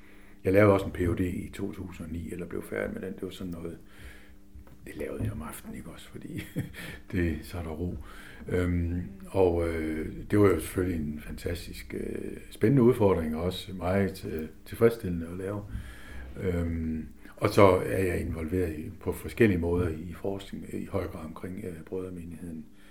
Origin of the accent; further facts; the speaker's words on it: Løsning, Region of Southern Denmark, Denmark; Så på en måde kan man sige, at jeg kommer nok mest fra Løsning, men er ikke født der, og heller ikke opvokset der hele tiden.